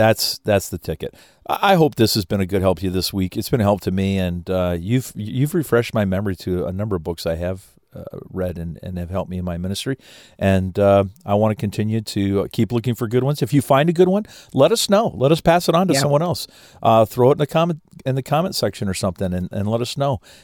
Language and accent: English; St. Thomas, Ontario, Canada; from St. Thomas, Ontario, Canada.